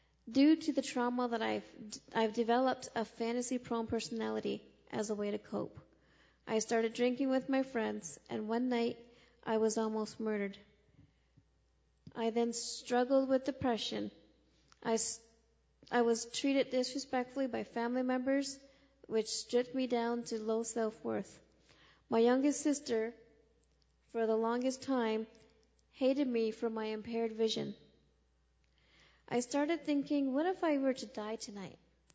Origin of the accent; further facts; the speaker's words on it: Brantford, Ontario, Canada; I grew up on Brantford, Ontario Reserve, with two sisters and two brothers in a dysfunctional home.